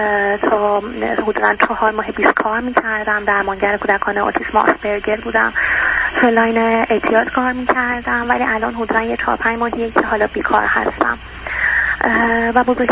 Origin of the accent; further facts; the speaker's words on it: Iran; من توی خانواده سنتی و مذهبی تو ایران بزرگ شدم و زندگی میکنم. خانواده ای که به شدت مذهبی هستن